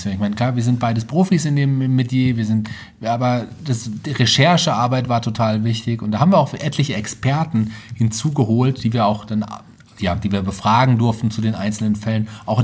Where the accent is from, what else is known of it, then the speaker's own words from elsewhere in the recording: Fulda, Hesse, Germany; born there; Und ich bin gebürtiger Fulderer, also ja.